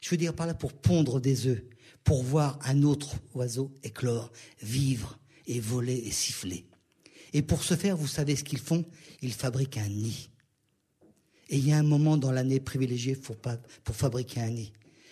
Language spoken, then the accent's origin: French; France; Parce que je suis cocorico, je suis français avant tout.